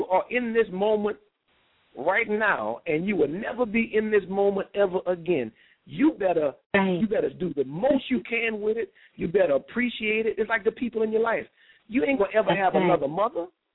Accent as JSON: {"language": "English", "town": "Abbeville", "region": "Louisiana", "country": "United States", "tie": "born or raised there", "said": "back home in a little country town I grew up in, which is called Abbeville, Louisiana. And I love my hometown because it's just so real."}